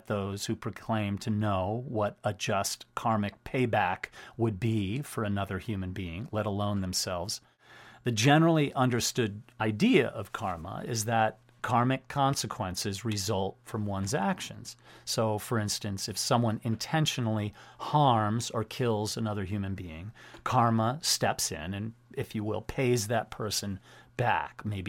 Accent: Wilbraham, Massachusetts, United States; when I was growing up in Wilbraham, Massachusetts, with today's guest.

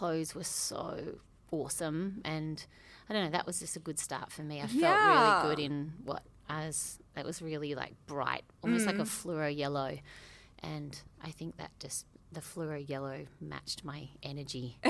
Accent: Australia; we are all in … we're from Australia

